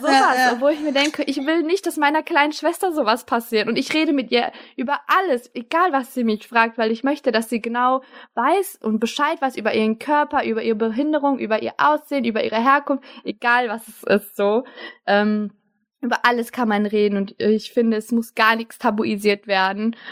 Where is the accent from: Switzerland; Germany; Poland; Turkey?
Turkey; Ich als Türkin wurde gemobbt, weil ich in der 7. Klasse Beinhaare hatte